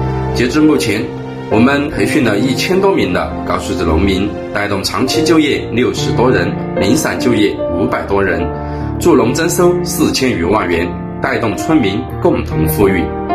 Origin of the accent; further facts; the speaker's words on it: Jiang'an, Sichuan, China; 我的家乡地处江安县下长镇长江村，这里质地疏松，透气透水的紫色土地正适宜种植柑橘。